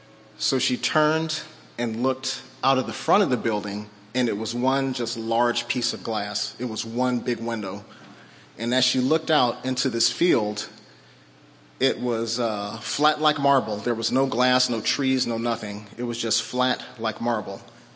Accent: California, United States; also born or lived in Montana; now in Oregon, United States; So before coming to Oregon, I lived in Montana. Before Montana, born and raised in California.

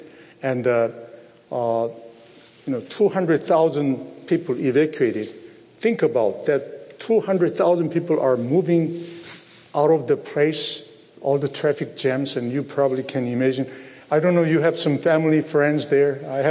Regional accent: South Korea; English is a second language; It's my home country, Korea.

